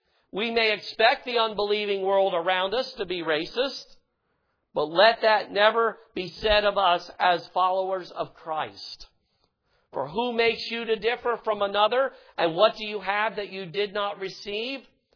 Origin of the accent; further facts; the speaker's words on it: Southern United States, United States; I'm a Southerner. I know, I got caught up in that. It's hard to get out of you. I mean, I love the South. I love being born in the South and raised in the South.